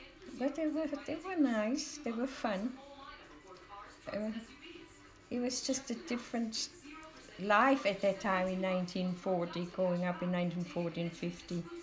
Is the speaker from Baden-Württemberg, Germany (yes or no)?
yes; Heilbronn, Baden-Württemberg, Germany; English is a second language; I grew up in Germany, more west of, southwest of Germany, in Heilbronn. I was born in Heilbronn.